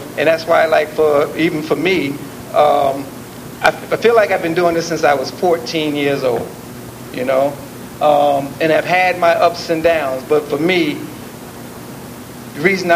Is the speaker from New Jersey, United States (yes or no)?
yes; Plainfield, New Jersey, United States; Rebellion in my hometown, Plainfield, New Jersey. Small town, very racially divided.